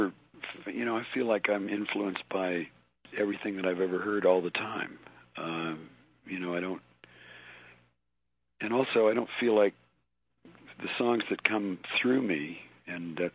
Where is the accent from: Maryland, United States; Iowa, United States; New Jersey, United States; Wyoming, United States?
Wyoming, United States; I was raised in Wyoming. I've listened to this stuff all my life.